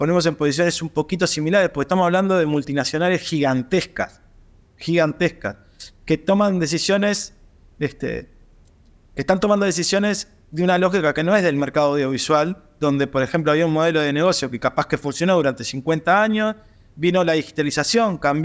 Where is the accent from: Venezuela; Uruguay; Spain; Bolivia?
Uruguay; hola, soy uruguayo.